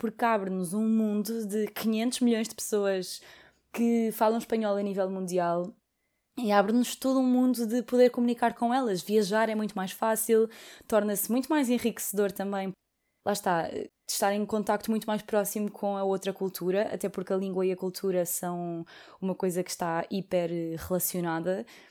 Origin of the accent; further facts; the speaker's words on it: Portugal; Eu falo português, obviamente, porque sou portuguesa e vivi toda a vida em Portugal. Falo inglês porque estudei inglês desde muito pequenina, apesar de não ter um sotaque perfeito, porque nunca vivi num país de fala inglesa